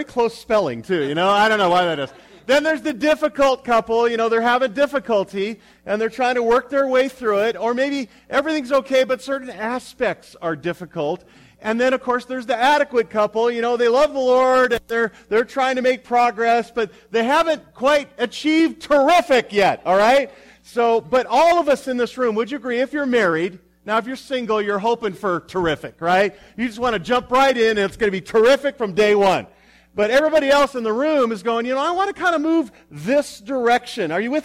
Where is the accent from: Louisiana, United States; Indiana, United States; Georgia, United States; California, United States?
California, United States; Yes, I am from California, the land of fruits and nuts and flakes.